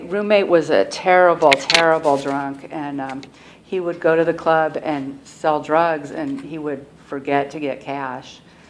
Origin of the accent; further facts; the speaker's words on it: California, United States; born there; I was born in Southern California to middle-class Jewish parents, and it just went downhill from there.